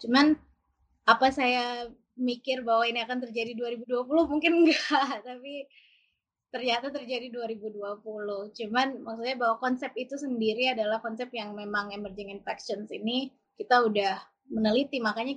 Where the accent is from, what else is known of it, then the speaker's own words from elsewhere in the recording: West Java, Indonesia; saya kecilnya dulu di Bogor, jadi sekitar 12 kilo dari Bogor, jadi desa.